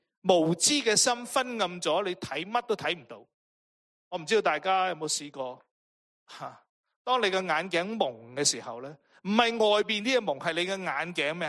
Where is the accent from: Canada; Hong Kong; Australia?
Hong Kong; 我哋细个喺香港咧，有一种嘅面包咧，我哋都好中意食嘅。